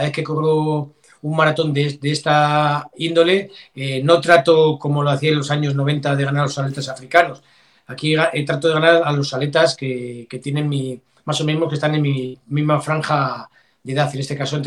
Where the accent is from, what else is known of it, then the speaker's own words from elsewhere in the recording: Vitoria, Basque Country, Spain; Yo vengo del norte de Vitoria, en la cual he vivido intensamente lo que es las campañas de campo a través de cross